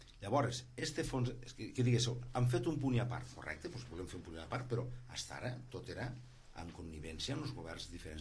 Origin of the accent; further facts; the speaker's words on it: Catalonia, Spain; no estic d'acord com a català.